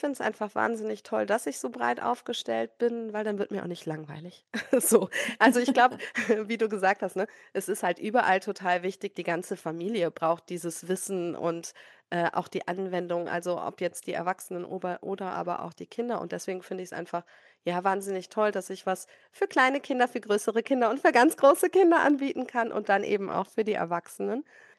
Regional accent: North Rhine-Westphalia, Germany; Ja, also ich komme aus dem Kreis Heinsberg, das ist in Nordrhein-Westfalen.

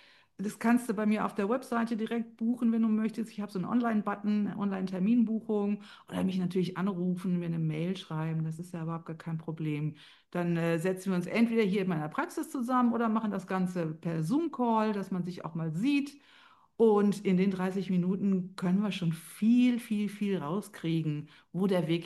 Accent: Wuppertal, North Rhine-Westphalia, Germany; born there

